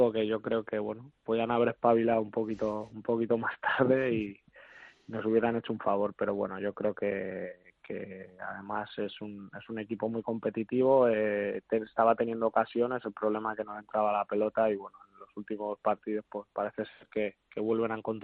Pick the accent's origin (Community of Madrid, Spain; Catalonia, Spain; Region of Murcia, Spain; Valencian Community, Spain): Community of Madrid, Spain; Madrid